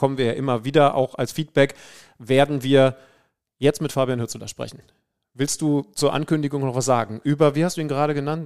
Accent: Wolfsburg, Lower Saxony, Germany; Ich war ja damals nicht mal in meiner Heimat in Wolfsburg.

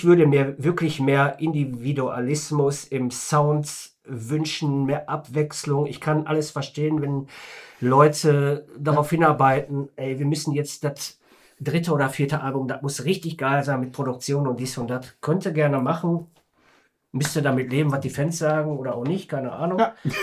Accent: Gelsenkirchen, North Rhine-Westphalia, Germany; Ich meine, wir kommen aus Gelsenkirchen, ne?

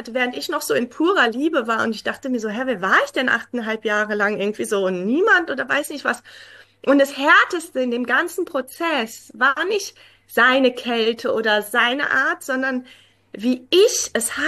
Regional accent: Iran; Also wir sind ja Iraner

